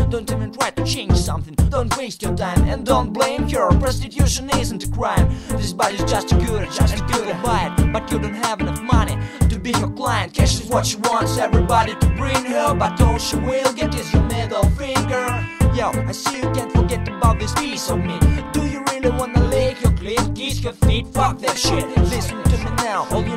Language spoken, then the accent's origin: English; Russia; English is a second language; Excuse me for my fucking accent. I know it sounds funny, but how the fuck can I rap in English without accent if I'm Russian and live in Russia?